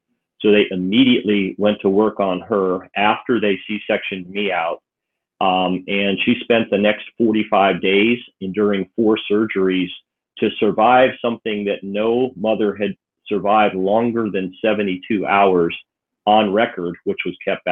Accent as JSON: {"language": "English", "region": "Connecticut", "country": "United States", "tie": "born there", "said": "I was born in Connecticut, and the day I was born, when my mother went into labor with me, she also suffered what is called a dissecting aortic aneurysm during labor."}